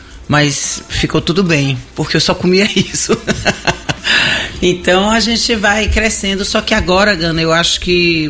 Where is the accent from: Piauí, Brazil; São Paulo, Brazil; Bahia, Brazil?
Bahia, Brazil; Salvador; Eu amo minha terra, eu amo Salvador, e eu fico pensando sempre de que forma eu posso contribuir com isso.